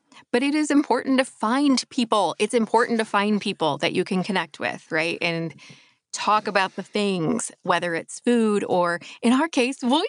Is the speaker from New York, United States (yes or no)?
yes; New York, United States; And as a New Yorker, I'm going to be judgy.